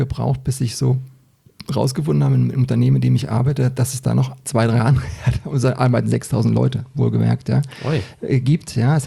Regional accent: Berlin, Germany; moved away; Also ich habe zum Schluss in Britz gewohnt. Ja, also ich komme da unten aus der Ecke, so Britz-Buckerudo. Ne? Da hat man, und das war dann, ich bin 97 weggezogen

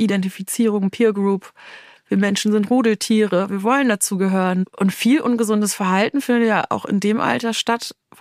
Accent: Rostock, Mecklenburg-Vorpommern, Germany; Oh, also ich komme ja aus Rostock

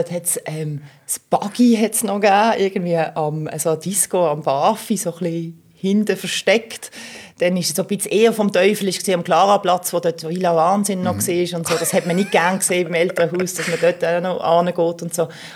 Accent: Basel, Basel-Stadt, Switzerland; In Basel, ja. Im Frauenspital, im Grossbasel muss ich sagen, weil ich bin eigentlich im kleinen Basel aufgewachsen. Aber der Lebensstart war eigentlich im grossen Basel. Und nachher immer im kleinen Basel daheim

